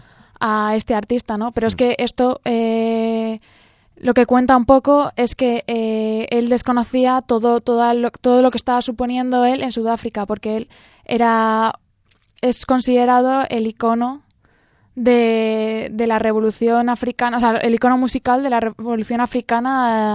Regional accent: Texas, United States; accent: Texas; Spanish is a second language; Sobre todo con mi acento de Texas, cuando hago las referencias

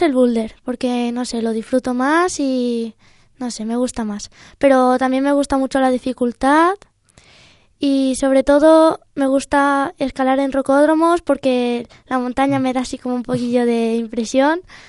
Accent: Elche, Valencian Community, Spain; yo como soy de Elche

